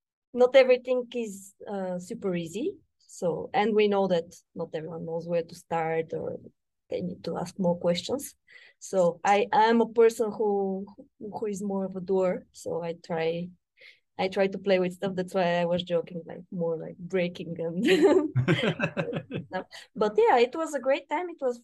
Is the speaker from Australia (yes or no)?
no; Bulgaria; English is a second language; now in Pittsburgh, United States; I'm originally from Bulgaria, currently situated in the United States, in Pittsburgh, Pennsylvania